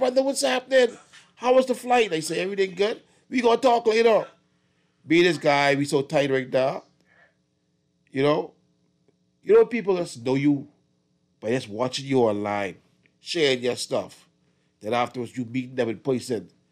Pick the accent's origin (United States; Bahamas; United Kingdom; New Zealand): Bahamas; excuse me, I'm from the Bahamas.